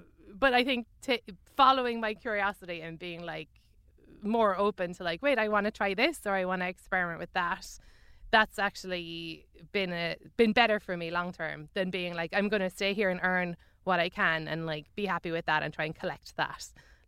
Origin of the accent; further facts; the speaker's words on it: Ireland; I'm an Irish celebrity.